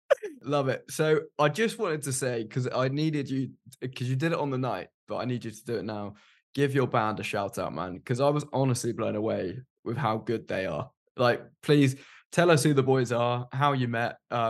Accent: England, United Kingdom; accent: English; I think your name is the one name that really brings out my English accent.

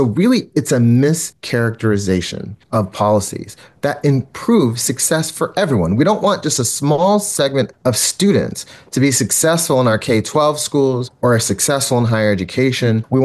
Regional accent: Lansing, Michigan, United States; moved away as an adult; also born or lived in Ann Arbor; now in Texas; I grew up in Lansing on the south side where MLK and Miller meet. There's equality dairy there. Went to Atwood Elementary and a few other schools in the Lansing area. So born in Ann Arbor

